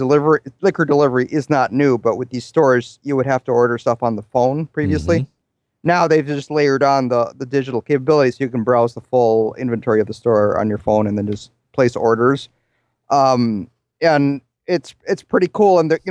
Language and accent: English; Puerto Rico; also born or lived in Illinois; now in Minnesota, United States; Yeah, I moved to Minnesota from Puerto Rico. I spent a couple of years in Illinois, but mostly Minnesota.